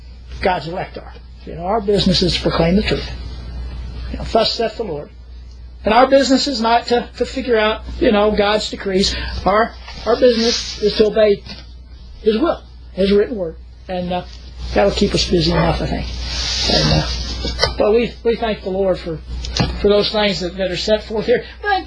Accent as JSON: {"language": "English", "region": "the South", "country": "United States", "said": "I'm glad I'm a good old Southern boy. You know, I'm glad I'm Scot-Irish."}